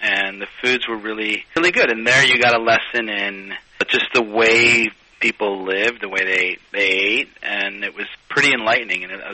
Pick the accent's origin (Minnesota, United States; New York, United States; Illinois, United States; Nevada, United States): Illinois, United States; Chicago; Growing up in Chicago, where there's a huge Mexican population, yeah, you couldn't help but be influenced by the culture